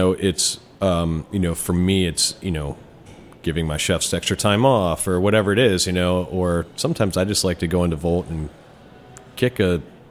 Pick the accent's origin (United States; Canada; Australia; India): United States; Maryland; also born or lived in New York; both Michael and I, we grew up in around Chesapeake region. We're uh-huh. from here.